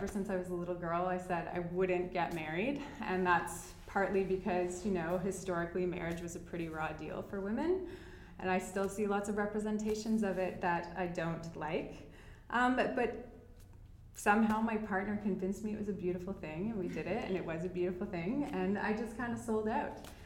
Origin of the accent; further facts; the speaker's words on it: Toronto, Ontario, Canada; also born or lived in Montreal; now in Ottawa, Canada; And I'm from Toronto, but I now live in Ottawa. I moved there about a year ago for my partner